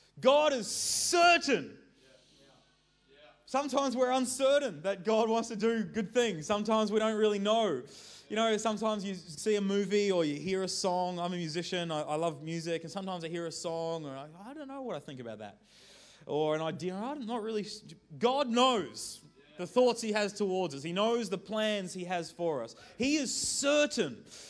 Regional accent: Darwin, Northern Territory, Australia; also born or lived in Sydney; So I'm from New Zealand, and I'm from Australia. I'm actually a Sydney boy. I was born in Sydney, and I grew up in, and I grew up in Darwin.

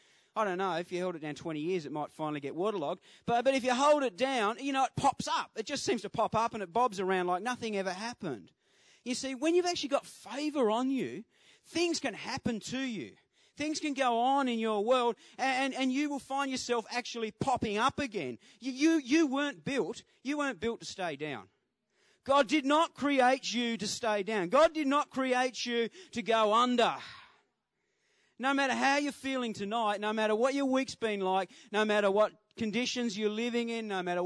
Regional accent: Devonport, Tasmania, Australia; I grew up in East Devonport. And East Devonport was like the bad side of Devonport.

